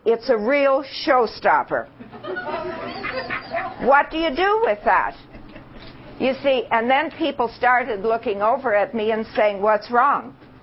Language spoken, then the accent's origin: English; Toronto, Ontario, Canada; I come from Toronto